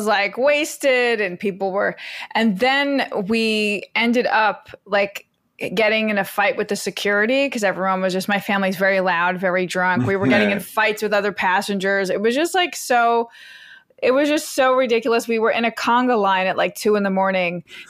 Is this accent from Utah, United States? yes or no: no; Queens, New York, United States; I'm from Queens, mm-hmm. so I'm like, hiking? What?